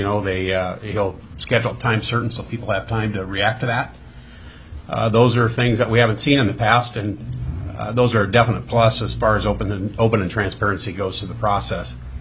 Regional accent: Soldotna, Alaska, United States; I'm from Slobodna.

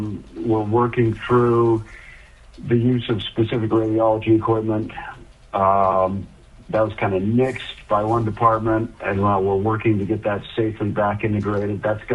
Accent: Fairbanks, Alaska, United States; I've been an Alaska resident for 53 years. I grew up in Fairbanks, where my dad was a state trooper, my mom was a teacher.

